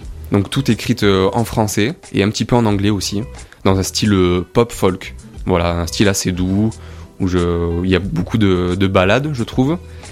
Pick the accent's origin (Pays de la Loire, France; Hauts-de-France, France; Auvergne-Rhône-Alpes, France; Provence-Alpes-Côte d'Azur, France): Provence-Alpes-Côte d'Azur, France; Riance; Je viens de Riance, du Var.